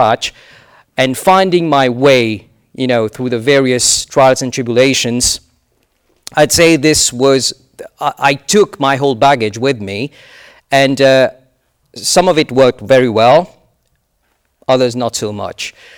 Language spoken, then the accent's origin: English; Mauritius; English is a second language; moved away as an adult; also born or lived in France; now in United Kingdom; I'm an immigrant, and this is my third country. I was born and raised in Mauritius for 18 years before going to France and then arriving in the UK. So you can figure out pretty much what my age is now.